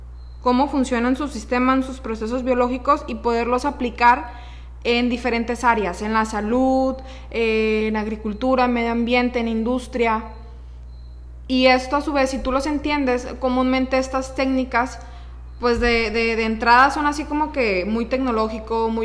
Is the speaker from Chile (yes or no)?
no; Culiacán, Sinaloa, Mexico; soy de Culiacán, Sinaloa, orgullosamente. Sí, amo mi estado, la verdad, y amo mi país.